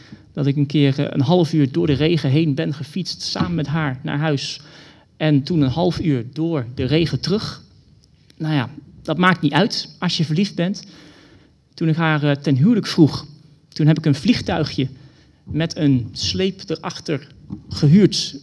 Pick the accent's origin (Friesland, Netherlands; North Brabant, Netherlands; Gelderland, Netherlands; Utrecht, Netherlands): Utrecht, Netherlands; Soest; also born or lived in Maarssen; ik kom uit Maarsen, opgegroeid in Soest ook, in de ruimtegemeente, misschien bij sommigen wel bekend.